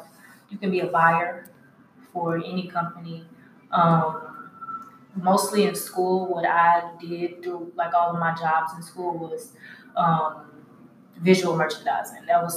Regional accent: Baton Rouge, Louisiana, United States; now in Houston, United States; I've been in Houston for about 6 years. I'm from Baton Rouge, Louisiana.

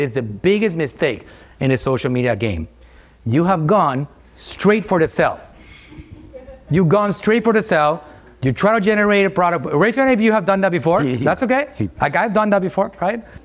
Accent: Puerto Rico; I'm from Puerto Rico.

